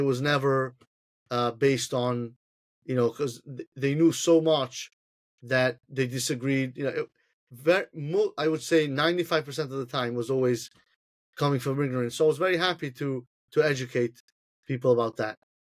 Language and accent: English; Italy; English is a second language; growing up in Italy